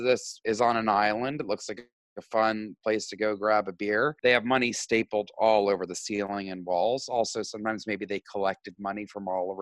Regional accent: Georgia, United States; So this is a little shout out to my home state of Georgia.

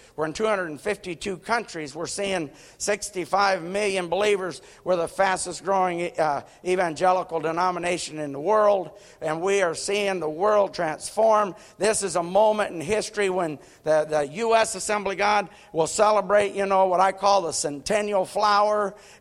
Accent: Nicaragua; I grew up in Nicaragua.

